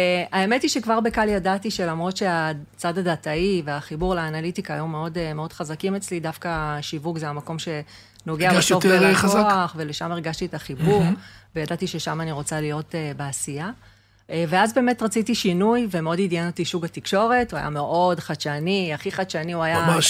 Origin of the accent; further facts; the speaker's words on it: Holon, Tel Aviv District, Israel; גדלתי בחולון, כן. אבל בסופו של דבר הגענו למושב